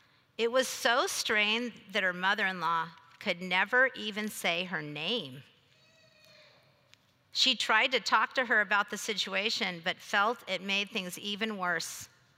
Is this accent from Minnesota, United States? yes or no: no; California, United States; As some of you know, I grew up in Sonoma County. In fact, my parents and siblings live in Santa Rosa, where all the fires were.